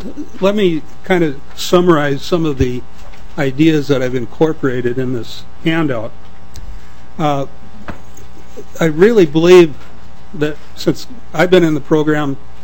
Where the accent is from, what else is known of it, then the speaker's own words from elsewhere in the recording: North Branch, Minnesota, United States; I'm from North Branch.